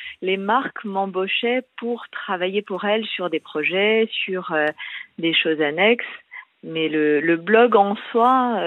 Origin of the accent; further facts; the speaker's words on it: Paris, Île-de-France, France; J'ai 40 ans et je suis parisienne.